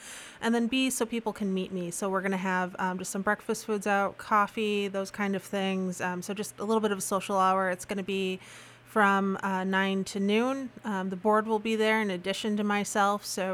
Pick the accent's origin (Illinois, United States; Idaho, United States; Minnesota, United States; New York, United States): Minnesota, United States; North Bemidji; Well, I am originally from North Bemidji, so not that too far away.